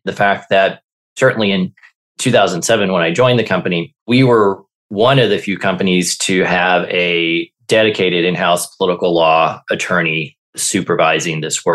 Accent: Arkansas, United States; moved away as an adult; also born or lived in Washington, D.C.; So I grew up in Arkansas and moved to Washington, D.C. for college and stayed there after college to go to law school and did a master's degree there as well, and was in D.C. for almost 30 years before I moved out to California a few years ago.

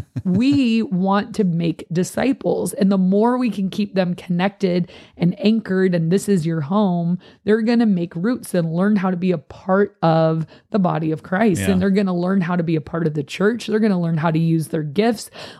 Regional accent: Fallbrook, California, United States; We're from Fallbrook.

